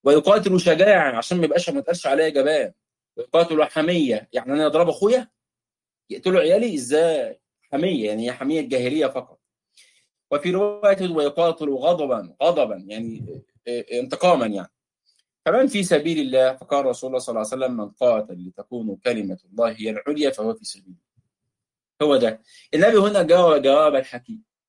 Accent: Egypt; أهلنا في مصر، نحن من مصر يعني

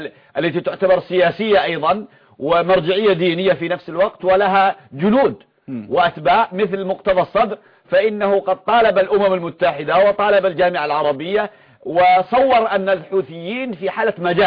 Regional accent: Yemen; إنك لو سألت العجوز عندنا في اليمن أو الطفل الصغير

